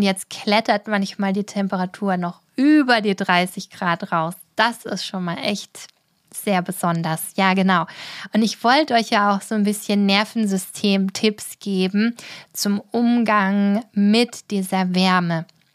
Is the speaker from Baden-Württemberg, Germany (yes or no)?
yes; Baden-Württemberg, Germany; Ich bin früher auch super gern schwimmen gegangen, wo ich herkomme, aus der Ortenau, aus Baden-Württemberg.